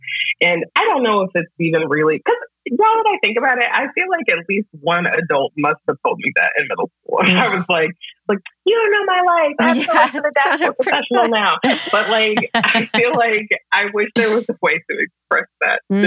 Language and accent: English; Greensboro, North Carolina, United States; it's like these people don't know that I'm from Greensboro.